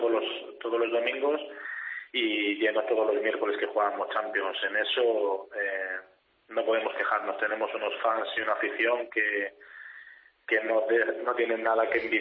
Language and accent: Spanish; Murcia, Region of Murcia, Spain; mi primer contrato profesional lo firmé con el equipo de mi tierra, con el Murcia.